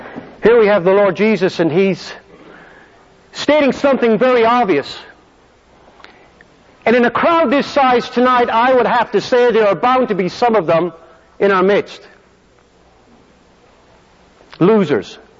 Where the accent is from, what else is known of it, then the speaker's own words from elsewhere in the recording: Ireland; When I grew up in Ireland, one of my best friends used to love to gamble.